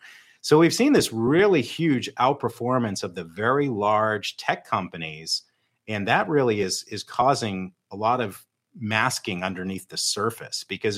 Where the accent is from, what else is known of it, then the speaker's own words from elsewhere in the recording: New England, United States; And I grew up in New England, and one of the great coaches there was Bill Belichick.